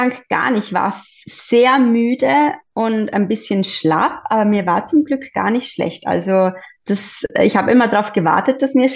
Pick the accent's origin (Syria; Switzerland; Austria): Austria; Vorarlberg; now in Vienna, Austria; Ich wohne derzeit in Wien, bin eigentlich aus Vorarlberg. Ich bin 35